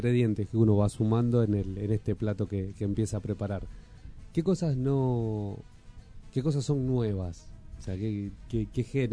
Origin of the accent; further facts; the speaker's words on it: La Rioja, Argentina; Y yo, que soy riojano, una mezcla de piel de bárbaro.